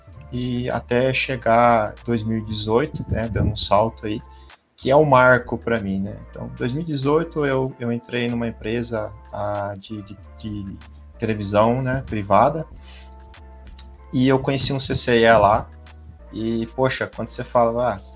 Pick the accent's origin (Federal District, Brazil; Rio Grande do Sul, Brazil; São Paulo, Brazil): São Paulo, Brazil; Pedreira; E eu sou interior, né, cara? Moro aqui no interior, cidade minha tem 60 mil habitantes, sou de Pedreira